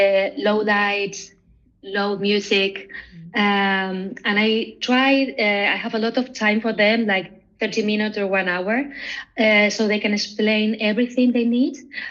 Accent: Toledo, Castilla-La Mancha, Spain; now in Ibiza, Spain; I'm from Toledo. This is a little city next to Madrid, but I live in the island, but I work in both places, Madrid and Ibiza.

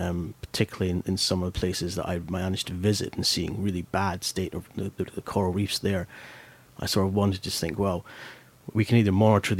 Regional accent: Scotland, United Kingdom; I'm Scottish.

